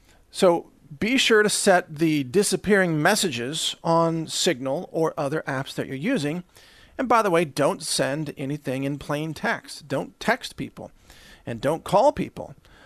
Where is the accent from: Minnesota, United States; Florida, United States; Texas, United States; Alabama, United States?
Texas, United States; I mean, I'm a Texan, and I practice, you know, handguns and rifles and long-range shooting